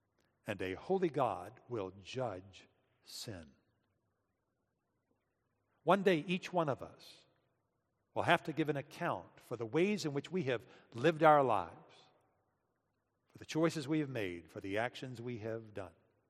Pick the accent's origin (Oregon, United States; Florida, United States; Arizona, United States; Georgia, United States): Georgia, United States; Atlanta; I remember as a boy growing up in First Presbyterian Church in Atlanta